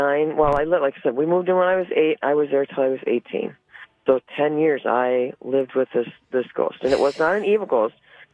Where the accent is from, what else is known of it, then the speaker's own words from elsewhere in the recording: Antigo, Wisconsin, United States; I was born and raised in Antigo.